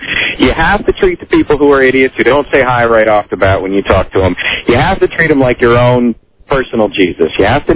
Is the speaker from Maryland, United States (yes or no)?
yes; Baltimore, Maryland, United States; I'm from Baltimore, Donnie.